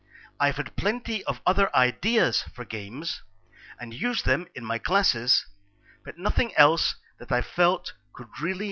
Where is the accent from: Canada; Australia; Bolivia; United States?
Australia; Melbourne, Victoria; now in Thailand; My home country is Australia, and that's where I grew up, in Melbourne.